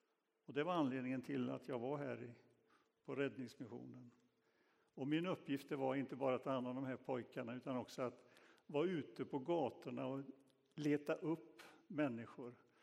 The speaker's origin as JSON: {"language": "Swedish", "town": "Donsö", "region": "Västra Götaland County", "country": "Sweden", "tie": "born or raised there", "said": "Jag minns på Donsö där jag växte upp."}